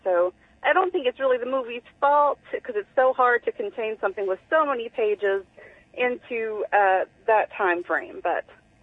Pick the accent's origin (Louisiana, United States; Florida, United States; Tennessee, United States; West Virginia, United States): Tennessee, United States; I'm right on the Virginia-Tennessee line, so I'm almost in Tennessee. I'm originally from Tennessee, so...